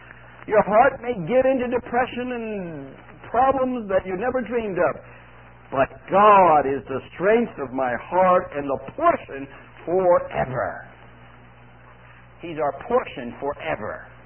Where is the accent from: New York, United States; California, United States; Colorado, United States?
Colorado, United States; Littleton; Now, you know we're from Littleton, Colorado, and we had that great tragedy in Littleton.